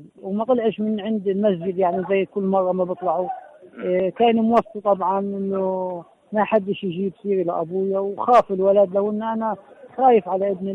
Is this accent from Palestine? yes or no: yes; Gaza, Gaza Strip, Palestine; فالطفل اليوم عندنا في غزة أبو 8 سنين واعي عن أكثر من 40 سنة